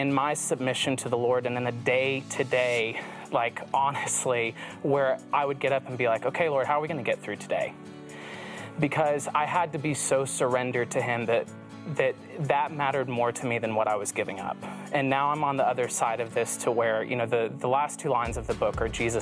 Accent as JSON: {"language": "English", "region": "the South", "country": "United States", "tie": "born or raised there", "said": "very different than friends that I had growing up in the Bible Belt"}